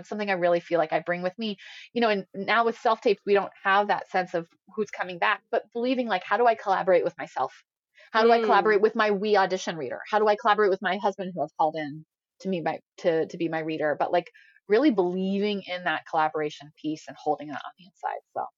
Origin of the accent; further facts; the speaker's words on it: Indiana, United States; Especially I'm come from Indiana, right?